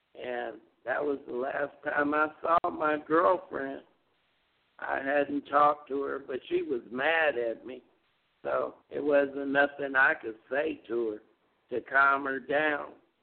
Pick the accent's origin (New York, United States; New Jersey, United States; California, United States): California, United States; Carson; Well, I wasn't born there, but I was raised in Carson, California. So I moved back to Carson